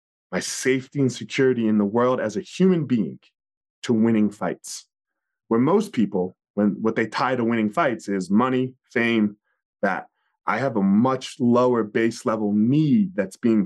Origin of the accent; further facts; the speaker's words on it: East Coast, United States; I grew up on the East Coast.